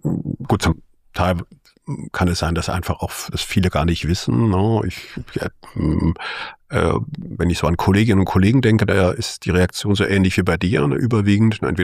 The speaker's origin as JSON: {"language": "German", "town": "Aachen", "region": "North Rhine-Westphalia", "country": "Germany", "tie": "born or raised there", "said": "Ja, tatsächlich ist es so, dass ich katholisch sozialisiert bin. Ich bin in Aachen aufgewachsen, also am Rande des Rheinlandes schon so ein bisschen, auch mit Blick in Richtung Niederlande und Belgien."}